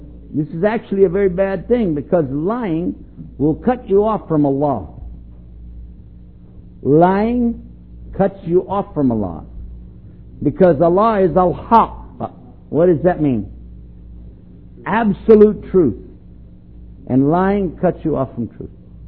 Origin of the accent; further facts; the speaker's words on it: Texas, United States; I don't say that because I'm from Texas. I say Texas is a great nation.